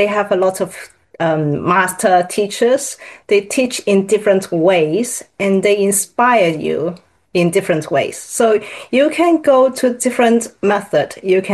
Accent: Hong Kong; English is a second language; moved away; especially I came from Hong Kong

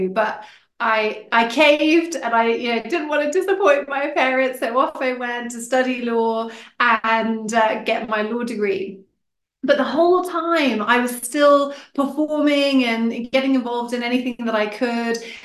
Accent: Hong Kong; growing up in Hong Kong, I was always really passionate about learning.

